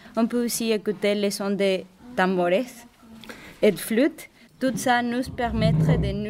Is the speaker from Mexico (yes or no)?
yes; Mexico; je viens du Mexique.